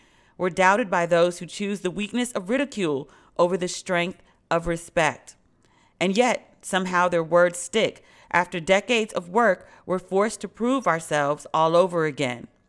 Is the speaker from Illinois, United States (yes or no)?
no; Maryland, United States; I'm from Maryland, but I'm from PG next to DC. Like, Baltimore is like a whole separate world to us.